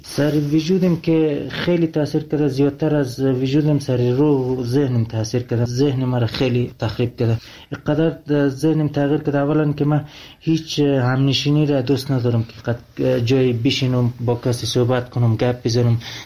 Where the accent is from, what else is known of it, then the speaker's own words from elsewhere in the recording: Afghanistan; همون معتادای خود ایرانی میدید که من افغانی هستم